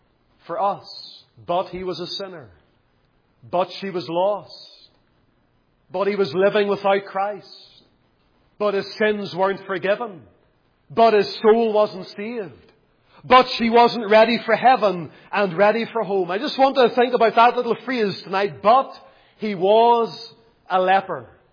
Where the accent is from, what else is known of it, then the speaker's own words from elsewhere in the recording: Lisburn, Northern Ireland, United Kingdom; whenever I was a young lad growing up in Lisburn